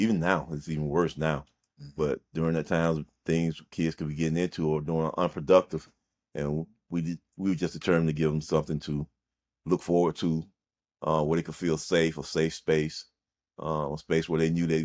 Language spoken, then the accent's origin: English; Seale, Alabama, United States; Like, so we come from an area in Alabama, like I said, it was called Seal, Alabama.